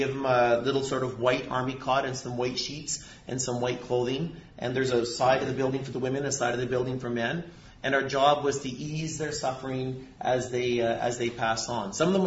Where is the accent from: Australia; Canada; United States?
Canada; Alberta; I'm a cowboy from Central Alberta